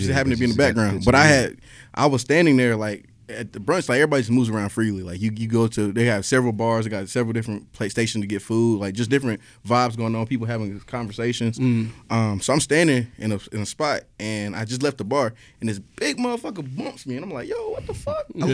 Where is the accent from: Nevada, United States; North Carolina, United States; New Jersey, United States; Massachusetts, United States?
North Carolina, United States; Raleigh; now in Atlanta, United States; I'm from North Carolina originally. I'm from Raleigh. But I mean, I've been in Atlanta since 2003.